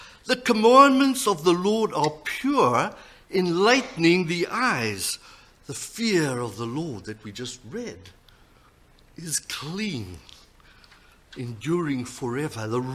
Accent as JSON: {"language": "English", "country": "South Africa", "said": "I'm from South Africa."}